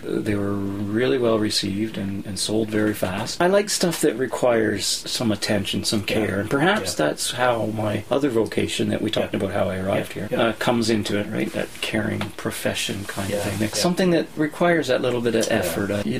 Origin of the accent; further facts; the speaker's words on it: Ontario, Canada; my father's side of the family was a farm family. Yep. I grew up in the Niagara region. Cherry orchards, peach orchards, all that stuff was around us.